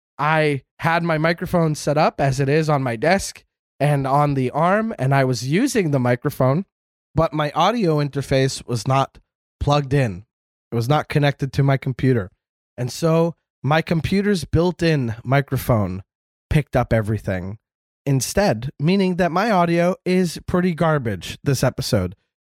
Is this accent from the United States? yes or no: no; Canada; I'm not an American. I'm Canadian.